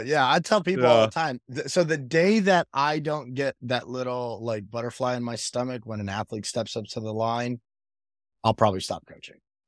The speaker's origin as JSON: {"language": "English", "town": "Miami", "region": "Florida", "country": "United States", "said": "I'm from Miami. I was a high school All-American."}